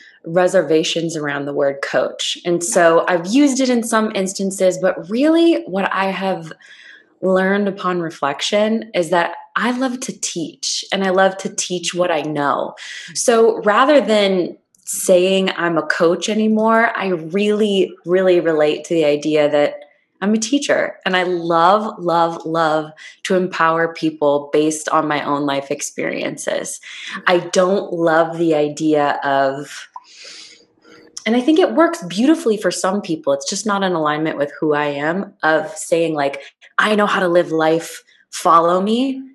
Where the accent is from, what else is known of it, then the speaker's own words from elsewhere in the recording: Iowa, United States; I grew up in Iowa. I grew up in a town, but I went to school 20 minutes away, so none of my friends were nearby.